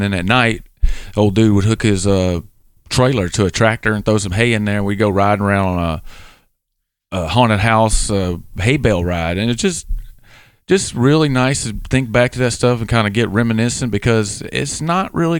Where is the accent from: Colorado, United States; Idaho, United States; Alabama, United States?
Alabama, United States; now in Washington, United States; because where I grew up in Southern Alabama, there was lots of cornfields, but we never had corn mazes.